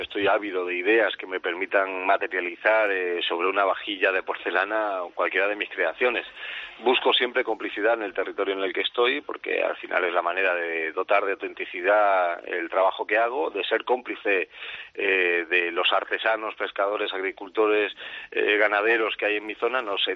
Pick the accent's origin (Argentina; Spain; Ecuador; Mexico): Spain; Denia, Valencian Community; lo más importante para mí es sentir el cariño de mi sector, de mi pueblo y de la gente, al fin y al cabo, que es feliz en las dos, tres, cuatro horas que decide pasar con nosotros aquí en Denia